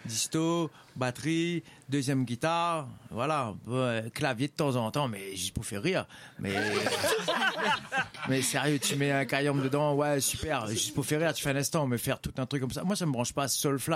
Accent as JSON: {"language": "French", "town": "Le Tampon", "country": "Réunion", "tie": "born or raised there", "also_born_or_lived": "Saint-Denis"}